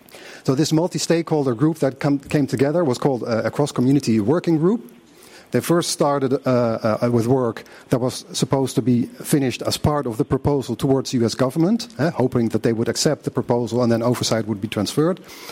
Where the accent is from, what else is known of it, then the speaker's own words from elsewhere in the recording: Netherlands; I'm from the Netherlands, an at-large advisory committee member.